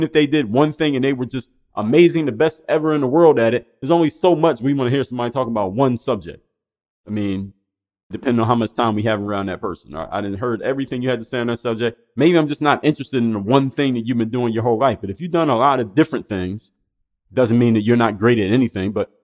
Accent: Philadelphia, Pennsylvania, United States; And Philadelphia is a great city. I'm from Philadelphia.

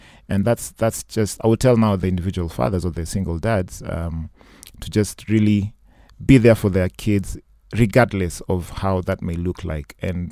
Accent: Kenya; It is very important for the industry.

